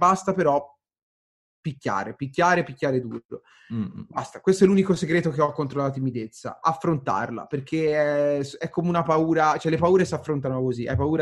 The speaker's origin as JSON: {"language": "Italian", "town": "Livorno", "region": "Tuscany", "country": "Italy", "said": "Sto trattenendo in quanto livornese, dai."}